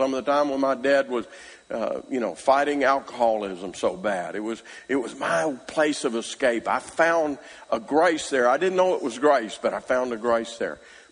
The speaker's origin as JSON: {"language": "English", "region": "Arkansas", "country": "United States", "said": "Now, I'm from Arkansas. Anybody here from Arkansas?"}